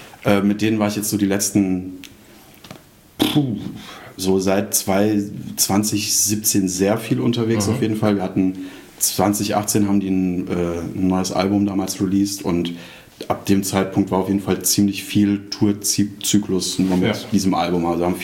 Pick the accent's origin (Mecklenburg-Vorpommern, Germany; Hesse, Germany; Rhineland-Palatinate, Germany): Hesse, Germany; accent: Hessian; now in Bremen, Germany; aber ich bin als Hesse nach Bremen gekommen